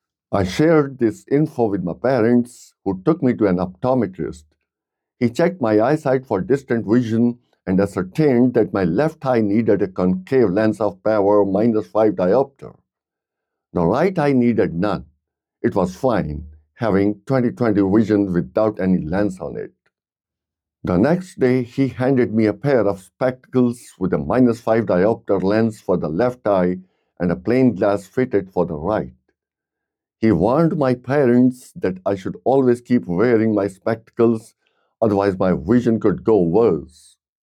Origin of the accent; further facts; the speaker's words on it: Mussoorie, Uttarakhand, India; English is a second language; I was born and brought up in Missouri, a hill station in the Himalayas situated in the state named Uttarakhand in India.